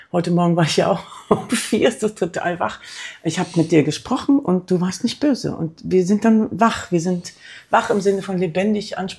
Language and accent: German; West Germany, Germany; für mich als Wessi nicht